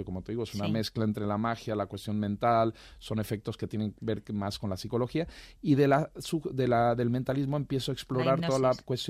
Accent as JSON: {"language": "Spanish", "country": "Mexico", "tie": "born there", "said": "Cada uno se fue a estudiar a México y se quedaron a vivir ahí y yo nací en México."}